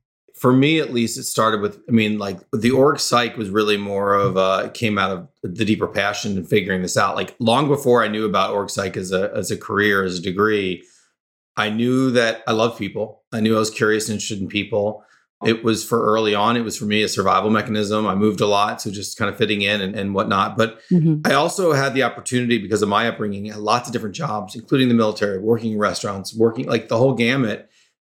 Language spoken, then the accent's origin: English; Florida, United States; moved away as an adult; During that time, I had come to California. I grew up in Florida. I loved California, so I moved back and set up my life here.